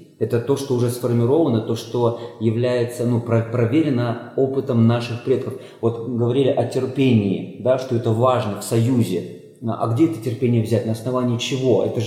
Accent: Siberia, Russia; Я еще застал в сибирской деревне, я из Сибири

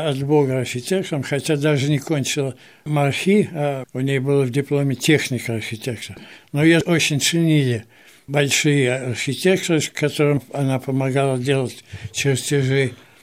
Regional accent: Moscow, Russia; Вот я коренной москвич, дитя Арбата

